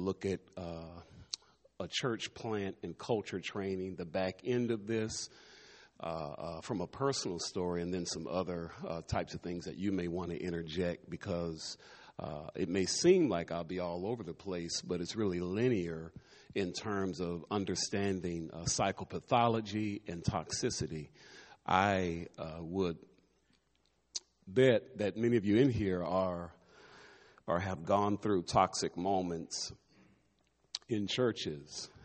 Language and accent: English; Los Angeles, California, United States; But I grew up here in Los Angeles at a great church, at the Figueroa Church of Christ, a great minister, Dr. R.N. Hogan.